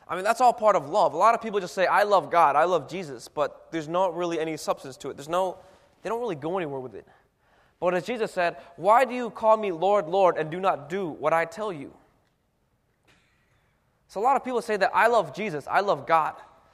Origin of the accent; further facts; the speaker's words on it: Florida, United States; I grew up in Florida, we had beaches, and we went to the beaches every now and then.